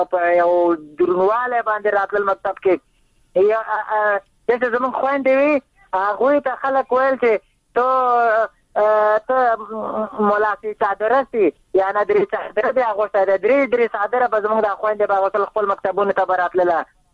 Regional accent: Afghanistan; موږ افغانان یو

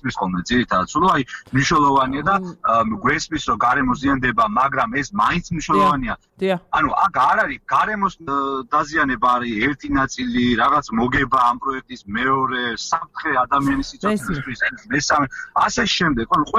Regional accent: Tvishi, Racha-Lechkhumi and Kvemo Svaneti, Georgia

